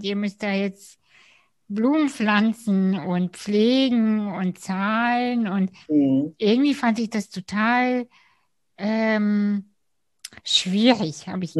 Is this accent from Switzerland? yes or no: no; Kazakhstan; ich bin ursprünglich aus Kasachstan